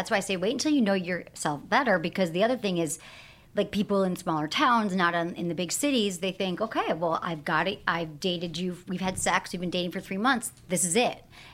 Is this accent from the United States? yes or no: yes; Michigan, United States; And again, I grew up in Michigan. All my friends in Michigan are married.